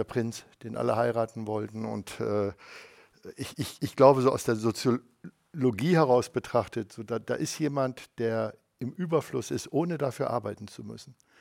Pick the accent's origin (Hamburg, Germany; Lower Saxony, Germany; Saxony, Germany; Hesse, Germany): Hamburg, Germany; weil ich komme ja aus Hamburg